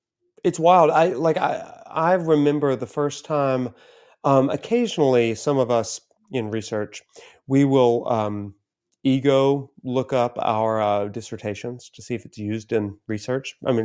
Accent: Alabama, United States; I'm nobody. I'm a guy from Alabama, you know?

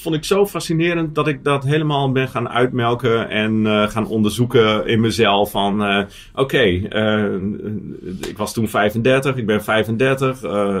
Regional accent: Groningen, Netherlands; Ik kom uit Groningen, uit het platteland, zoals je hoort.

